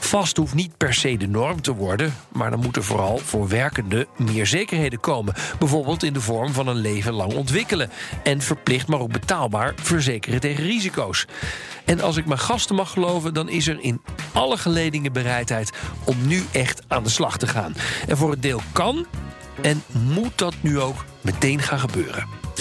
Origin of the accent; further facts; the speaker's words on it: Netherlands; En natuurlijk stellen we als echte Hollanders dan ook de vraag, wie moet dit gaan betalen?